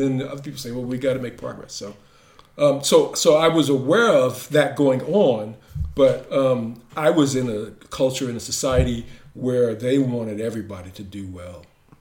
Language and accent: English; Westfield, New Jersey, United States; You know, my hometown Westfield was sort of, you know, you had people who lived on two different sides of the track.